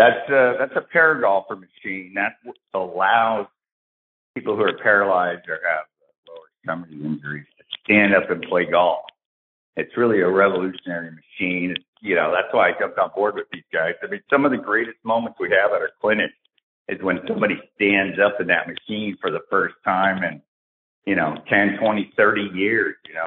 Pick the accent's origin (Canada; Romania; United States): United States; Tampa, Florida; born there; I was born over at McDill in Tampa and grew up 17 years as a military brat.